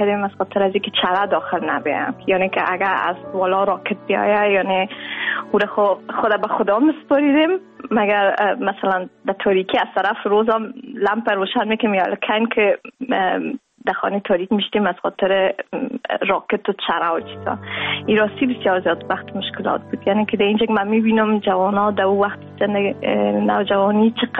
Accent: Kabul, Afghanistan; also born or lived in Pakistan; now in Netherlands; ما داخل سال 97 افغانستان را ترک کردیم، از کابل در پاکستان، از پاکستان ما آمدیم در آلند.

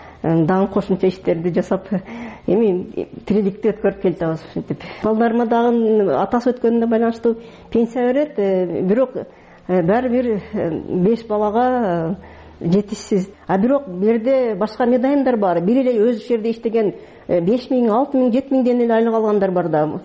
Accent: Batken, Batken Region, Kyrgyzstan; born or raised there

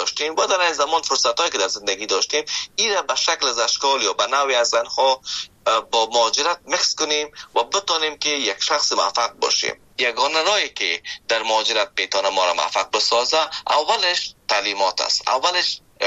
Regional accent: Afghanistan; now in Canada; من از افغانستان به کانادا آمدم که ده ها یا هزارها کیلومتر فاصله است

